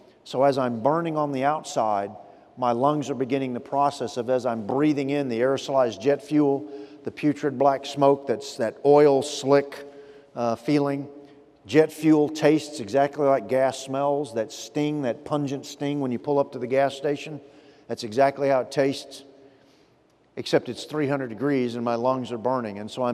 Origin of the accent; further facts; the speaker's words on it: Fort Worth, Texas, United States; In fact, as a kid growing up in Fort Worth, making jokes about Dallas